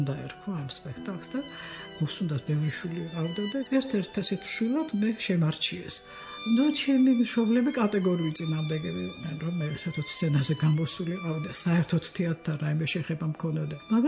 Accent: Tbilisi, Georgia; მე გავიზარდე პედაპირ ამ ბაჯანიშვილის თეატრის ატმოსფეროში

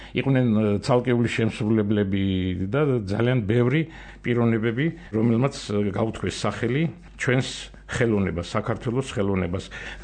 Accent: Tbilisi, Georgia; დავიბადე თბილისში, მშობლები თბილისელები, papa ბებია თბილისელები, თბილისში ვისწავლე 50-ე სკოლა დაამთავრე, ლენინგრადში ვსწავლობდი, მერე დაამთავრე თბილისის თეატრალური ინსტიტუტი

